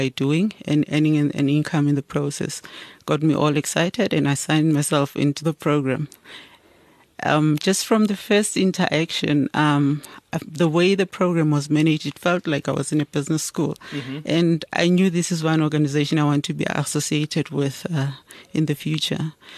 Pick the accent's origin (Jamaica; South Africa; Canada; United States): South Africa; Soweto, Gauteng; Okay, I was born and raised in Soweto, Mofolo South.